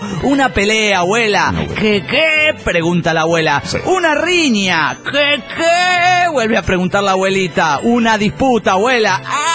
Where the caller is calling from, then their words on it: Puerto Ordaz, Bolívar, Venezuela; de Puerto Ordaz, Venezuela.